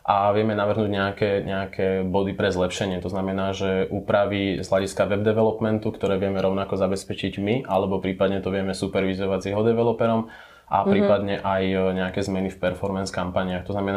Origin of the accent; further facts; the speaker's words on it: Trenčín, Trenčín Region, Slovakia; pôsobíme v Trenčíne, v mojom rodnom meste, kde sme 4.